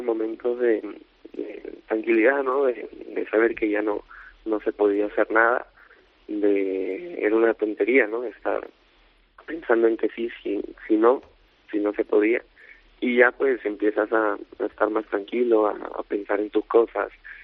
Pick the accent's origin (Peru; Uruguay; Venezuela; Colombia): Peru; Lima; sí me motivaba a poder volver en Lima, ¿no?, que es mi tierra, como tú dices